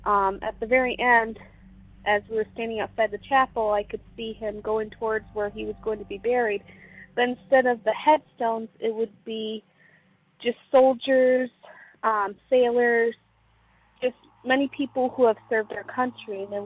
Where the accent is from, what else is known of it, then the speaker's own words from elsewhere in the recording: Massachusetts, United States; Hi, so I'm from Massachusetts, and as far as I can remember, you know, growing up where I live, I've always had experiences.